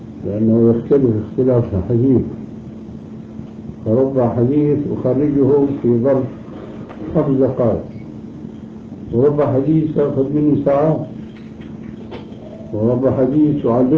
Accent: Syria; لكن كما يقول عندنا في الشام الحكي بين بعضنا الآن

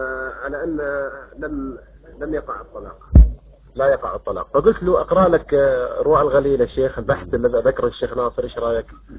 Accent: Jeddah, Makkah Province, Saudi Arabia; عندنا في جدة، بل في المملكة العربية السعودية عموما

